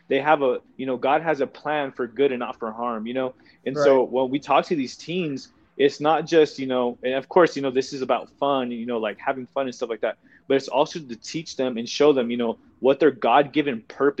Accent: California, United States; Of course, you know, I've came from California, Jesse's came from California, you know, we came from California

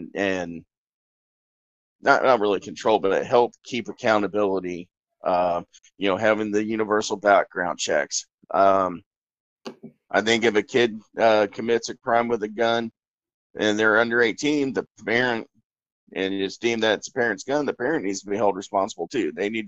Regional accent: Stone Mountain, Georgia, United States; I grew up in Stone Mountain, Georgia. And I, you know, for the most part, grew up in an African American community.

